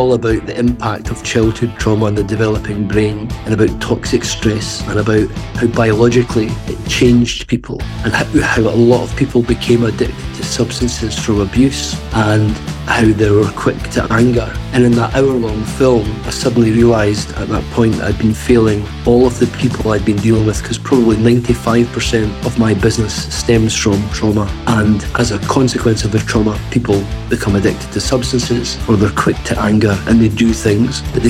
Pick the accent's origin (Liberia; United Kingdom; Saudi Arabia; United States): United Kingdom; Livingston, Scotland; I grew up in Craigshill, which is an area in Livingston, very working class area